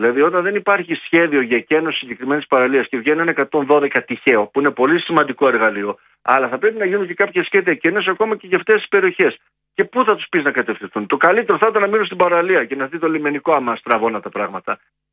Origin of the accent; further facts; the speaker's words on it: Lemnos, North Aegean, Greece; Και θέλω να σταθώ και να σας πω μια ιστορία, γιατί κατάγομαι από τη Λίμνο.